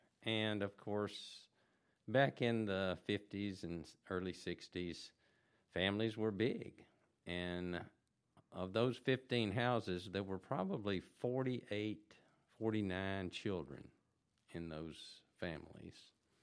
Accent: Jackson, Mississippi, United States; we grew up in Jackson on a street called Meadow Lane.

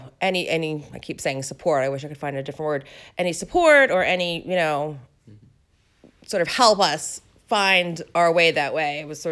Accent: Boston, Massachusetts, United States; Yes, and so I grew up in Boston, so it would have been nice to leave Boston, but actually going to school in Boston/Cambridge is, you know, so awesome and so much fun.

